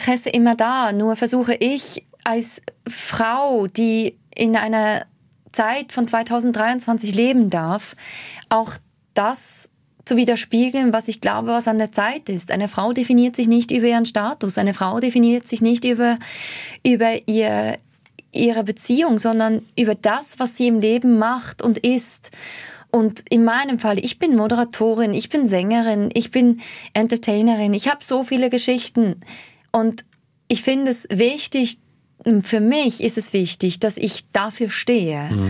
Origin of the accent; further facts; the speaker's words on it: Switzerland; accent: Swiss German; first language Swiss German; ich immer einen schweizerdeutschen Song auf dem Album habe, weil es ist meine Heimatsprache, es ist meine Muttersprache